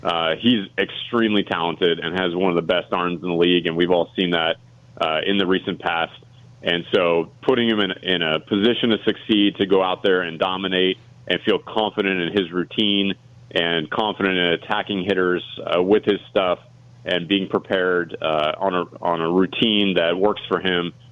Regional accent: Chicago, Illinois, United States; I grew up on the South Side, my dad pitching for the White Sox throughout the 80s, and I spent most of my childhood at the old Comiskey Park.

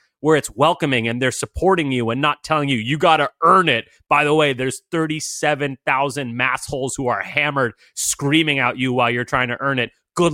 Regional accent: New England, United States; we grew up in the New England area going to Fenway.

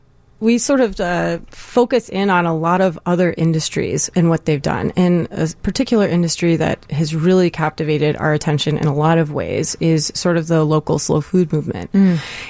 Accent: Indiana, United States; I'm from Indiana, so I grew up playing basketball, you know.

